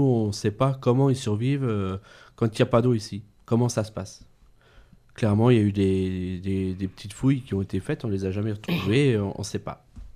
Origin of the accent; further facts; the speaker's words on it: Gondrexange, Grand Est, France; Alors que j'allais toujours me baigner quand j'étais gamin à Gondrexange.